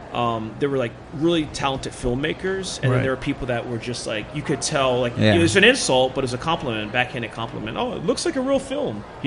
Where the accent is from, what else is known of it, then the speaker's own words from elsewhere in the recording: Hartford, Connecticut, United States; also born or lived in Pennsylvania; technically, I'm from Hartford, Connecticut.